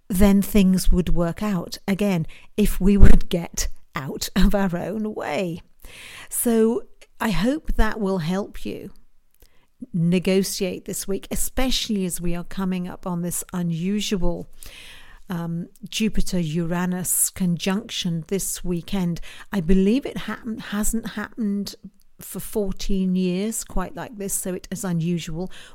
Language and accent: English; United Kingdom; as you can tell from the accent, I'm a Brit, so I'm over here in the UK.